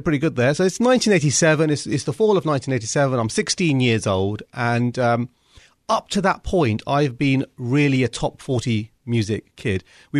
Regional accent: United Kingdom; growing up in Britain, having somebody talking about highways and deserts and mountains and rivers, that off end of the New Jersey Turnpike, all these things just sounded really cool

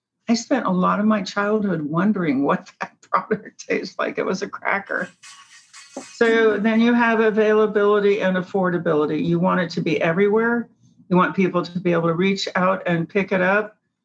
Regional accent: Cincinnati, Ohio, United States; I grew up in Cincinnati.

